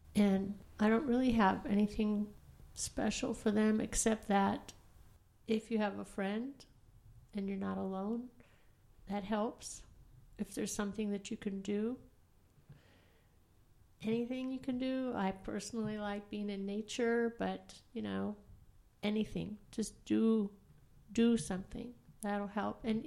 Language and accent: English; Duluth, Minnesota, United States; I grew up in Duluth, Minnesota, and it was quite a while ago, so there weren't as many houses on the streets as there are now.